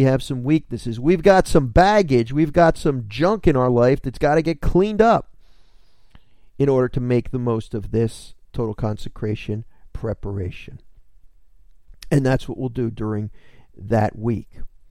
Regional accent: Philadelphia, Pennsylvania, United States; now in New Jersey, United States; I come from Philadelphia. I live in New Jersey.

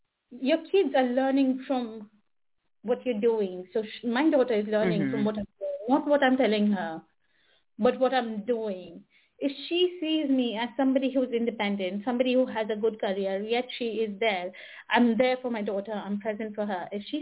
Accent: India; English is a second language; as you can probably even hear it in my accent, I'm originally from India.

